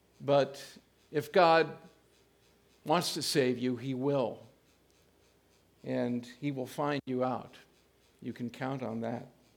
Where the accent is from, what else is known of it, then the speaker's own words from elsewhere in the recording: Hayward, California, United States; also born or lived in Oakland; I grew up in Hayward, California, until eighth grade. I was born in a hospital in Oakland called Providence Hospital, and my parents took me to their small home in Hayward